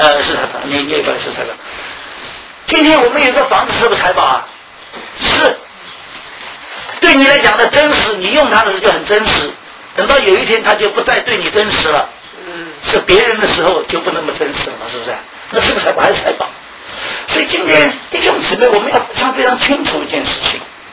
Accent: Shanghai, China; 我们上海人，你骂人家瘪三，人家骂你吃老，就是这样。

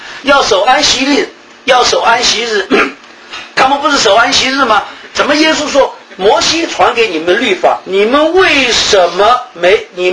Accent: Shanghai, China; 像我们上海人都是打肿脸充胖子的

